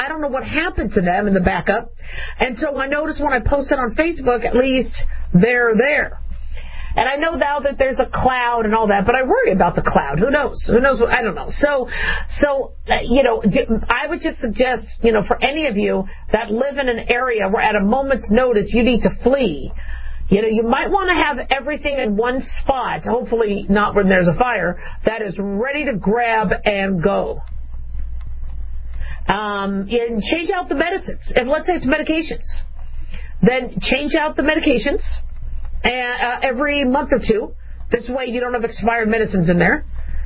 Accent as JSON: {"language": "English", "region": "California", "country": "United States", "lives_now": "Nevada, United States", "said": "And I'm from California. I love California, but people flee the politics and the taxes and things like that."}